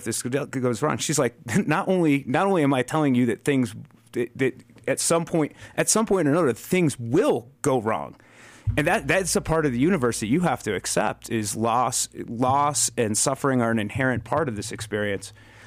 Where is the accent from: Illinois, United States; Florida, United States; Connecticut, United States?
Connecticut, United States; I grew up in Connecticut, and that's one of those details I did take from my own life and use for Jacob.